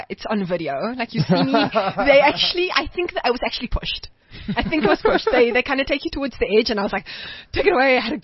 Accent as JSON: {"language": "English", "town": "Port Elizabeth", "region": "Eastern Cape", "country": "South Africa", "tie": "born or raised there", "said": "it's in the Eastern Cape. It's my hometown."}